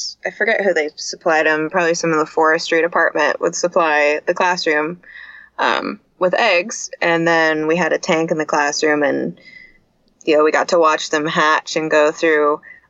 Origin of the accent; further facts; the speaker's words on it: Vancouver, Washington, United States; In Vancouver, Washington.